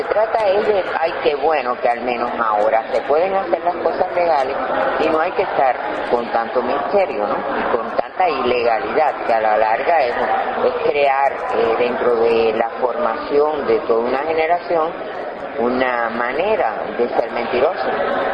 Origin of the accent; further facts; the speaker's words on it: Cuba; soy una cubana que vive en Cuba y que va a seguir viviendo en Cuba.